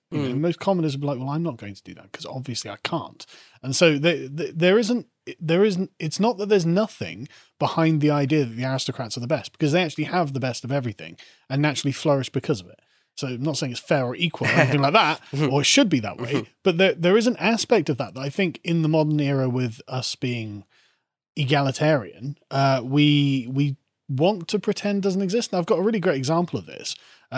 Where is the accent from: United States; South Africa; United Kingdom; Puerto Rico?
United Kingdom; And so there's being British, I very much understand this class system that they have